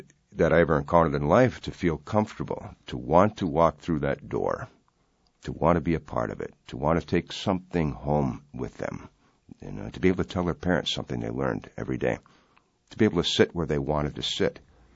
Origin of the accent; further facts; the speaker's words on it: Ashland, Wisconsin, United States; I grew up in Ashland, Wisconsin, right on Lake Superior.